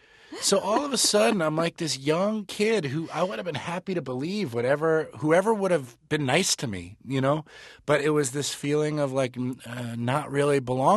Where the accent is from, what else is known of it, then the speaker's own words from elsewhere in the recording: Los Angeles, California, United States; I grew up in Los Angeles. I grew up in the Pacific Palisades of Los Angeles, which is like a very nice, pretty affluent area.